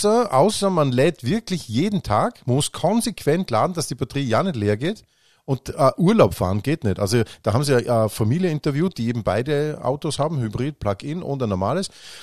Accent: Vorarlberg, Austria; Wusstest du, bis 2001 war es bei uns in Vorarlberg erlaubt

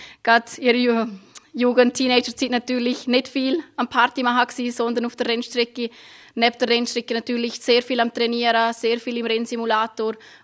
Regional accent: Liechtenstein; ich komme aus dem Lechtenstein

